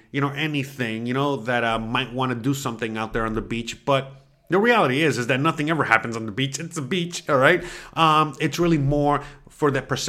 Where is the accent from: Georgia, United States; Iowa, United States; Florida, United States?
Florida, United States; Miami; I'm from Miami and, you know, in Miami we have police officers